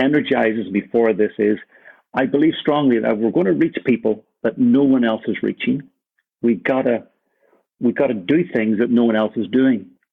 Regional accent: Ireland; now in Copenhagen, Denmark; Now, this is a big challenge for me as an Irishman, but clearly I still need to grow in grace.

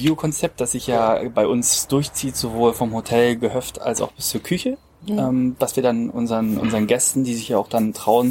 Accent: Cottbus, Brandenburg, Germany; 28 Jahre alt, komme aus der Region. Ich bin gebürtiger Cottbusser

